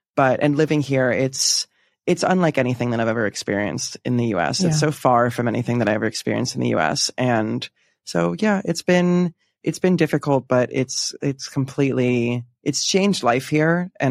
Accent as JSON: {"language": "English", "region": "Pennsylvania", "country": "United States", "also_born_or_lived": "New York / Washington, D.C.", "moved": "yes", "said": "I am originally from Pennsylvania, then lived in New York for a bit and DC for a bit doing politics and television production."}